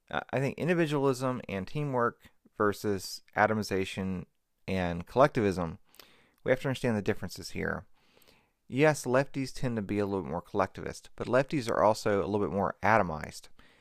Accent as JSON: {"language": "English", "region": "Mississippi", "country": "United States", "said": "Like, I'm originally from Mississippi, from rural Mississippi. My county had like 12,000 people in it, total, the whole county."}